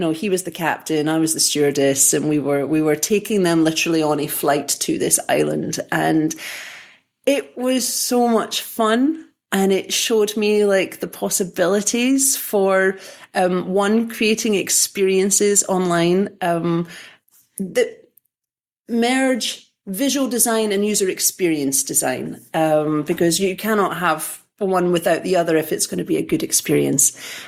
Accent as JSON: {"language": "English", "region": "Scotland", "country": "United Kingdom", "lives_now": "Amsterdam, Netherlands", "said": "I'm in Amsterdam. That is where I have been for almost 10 years, but I'm from Scotland, as you can tell from the accent."}